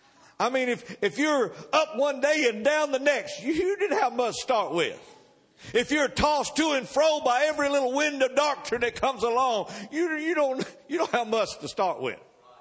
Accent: Georgia, United States; It's kind of like I'm from Georgia and I had a lot of barbed wire fences over there

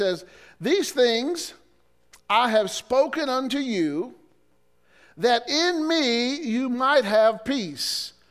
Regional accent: Illinois, United States; I encountered a guy in my hometown one time in Illinois

